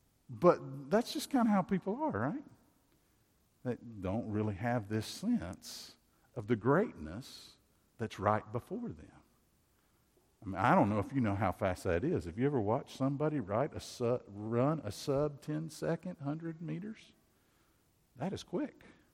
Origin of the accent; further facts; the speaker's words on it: Tennessee, United States; you've got to deal with the fact that I grew up in Tennessee.